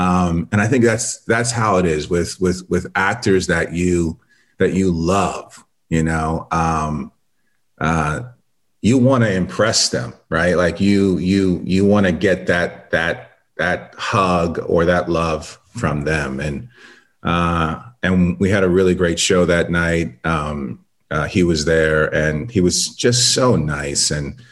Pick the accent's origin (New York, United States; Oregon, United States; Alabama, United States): New York, United States; I come from theater. It's, you know, born and raised in New York. It's just in my blood.